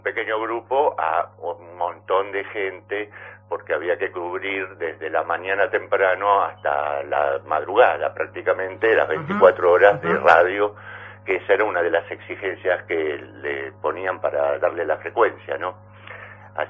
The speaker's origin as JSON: {"language": "Spanish", "town": "La Plata", "region": "Buenos Aires Province", "country": "Argentina", "lives_now": "Pinamar, Argentina", "said": "Yo soy de La Plata original, pero hace 30 años"}